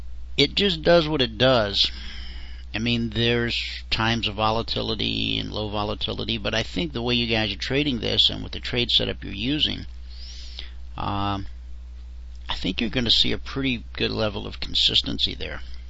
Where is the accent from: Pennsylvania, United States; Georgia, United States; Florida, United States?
Georgia, United States; my grandfather was the sheriff of the little town I grew up in Georgia.